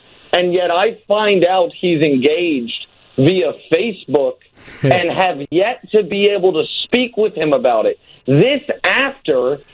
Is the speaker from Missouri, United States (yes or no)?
yes; Kansas City, Missouri, United States; And I'm from Kansas City, so I assume that's why I was asked on the show, add a little Chiefs perspective